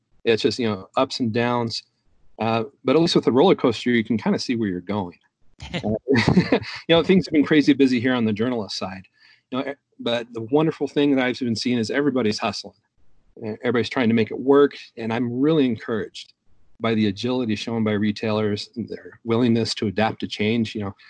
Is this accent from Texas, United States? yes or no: yes; Texas, United States; Now, I grew up in Texas, but I'd never been to New Orleans.